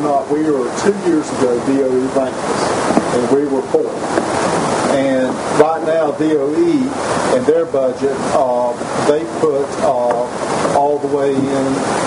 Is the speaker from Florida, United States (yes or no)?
yes; Florida, United States; I'm from a small county myself. I'm from Lafayette County.